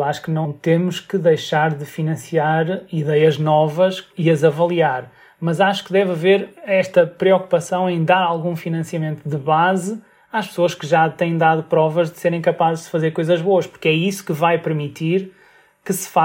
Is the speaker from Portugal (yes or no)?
yes; Matosinhos, Norte, Portugal; moved away; also born or lived in Porto; Nascido no Porto, cresci em Matosinhos, até ter saído.